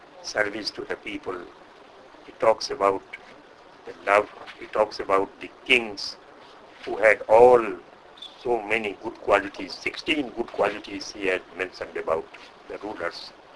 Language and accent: English; India; first language Bhojpuri; English is a second language; There is a specific channel now for Bhojpuri, of course, that is my mother tongue.